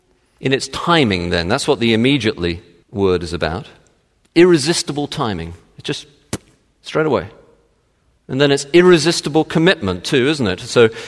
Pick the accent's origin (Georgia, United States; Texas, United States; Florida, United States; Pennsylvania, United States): Texas, United States; But, you know, in case you didn't realize, I'm from Texas.